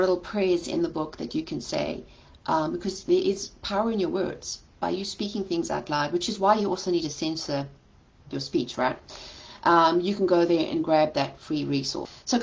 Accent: South Africa; moved away; growing up in South Africa and the trauma I had to go through as a child

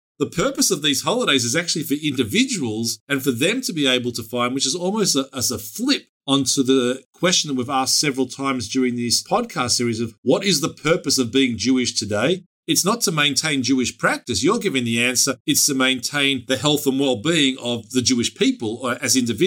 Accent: Australia; Growing up in Australia, Hanukkah was always the first holiday signifying the beginning of summertime.

